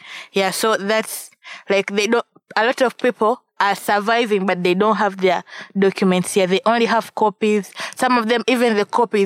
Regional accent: Tanzania; also born or lived in Ukraine; Because I'm from Tanzania, so for me, coming out from Tanzania to Ukraine

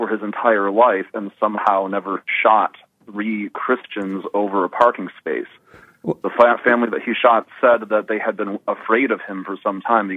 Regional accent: Albany, New York, United States; born there; I was born in Albany, New York.

